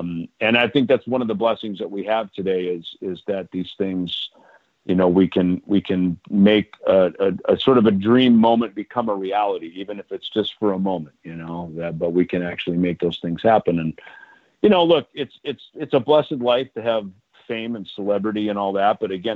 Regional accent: Minnesota, United States; When I was growing up, and certainly in a rural area like Minnesota, I lived on a farm. I mean, I was 3 hours from Minneapolis

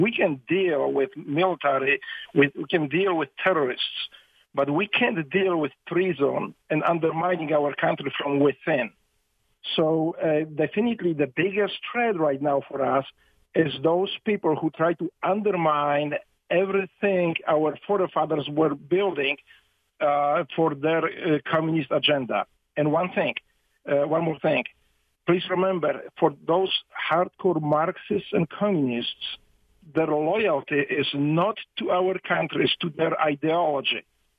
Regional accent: United States; I'm saying we because I am American. I am not something American. I am not hyphen American. I am an American and proud.

